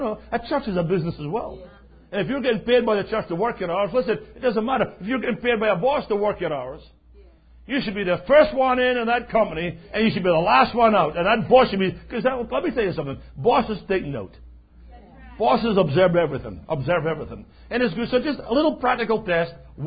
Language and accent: English; Scotland, United Kingdom; And remember, I'm Scottish as well.